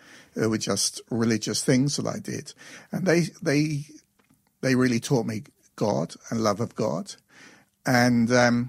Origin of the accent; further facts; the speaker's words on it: England, United Kingdom; born there; I took into it a lot of baggage from when I was a kid, when I was born in England.